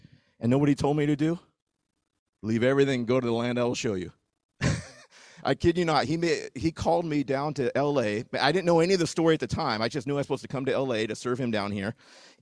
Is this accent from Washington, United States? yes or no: yes; Washington, United States; I grew up in Washington, and I went to University of Washington.